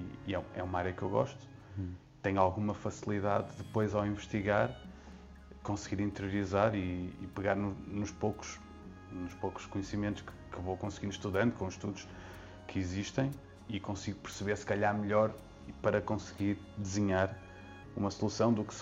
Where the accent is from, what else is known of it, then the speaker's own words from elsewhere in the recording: Porto, Norte, Portugal; now in Lisbon, Portugal; Eu sou do Porto, não sou de Lisboa. Vim com muitas pessoas, depois, especialmente a área de informática, para Lisboa trabalhar.